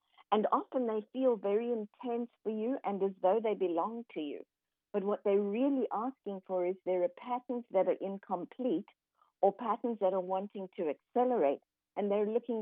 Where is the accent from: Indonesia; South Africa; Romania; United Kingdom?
South Africa; now in United States; I'm originally from South Africa, and I'm now living in Texas.